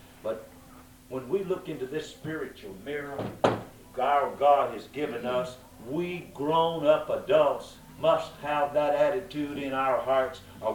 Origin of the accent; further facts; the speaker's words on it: the South, United States; Well, I was raised deep in the South, and I was and am what they call poor whites down South.